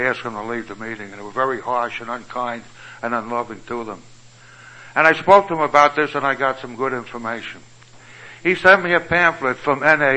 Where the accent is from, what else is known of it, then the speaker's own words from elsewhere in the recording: Melbourne, Victoria, Australia; I'm from Melbourne